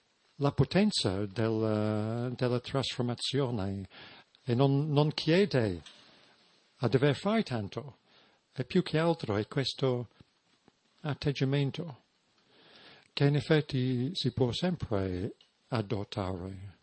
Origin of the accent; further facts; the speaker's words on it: England, United Kingdom; Italian is a second language; Però essendo un inglese ben educato, non riuscivo a dire vattene via, lasciami in pace, come avrei voluto.